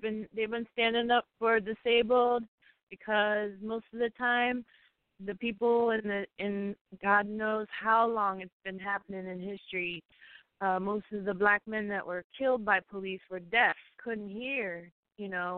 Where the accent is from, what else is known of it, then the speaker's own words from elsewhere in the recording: Detroit, Michigan, United States; born there; And I was born in Detroit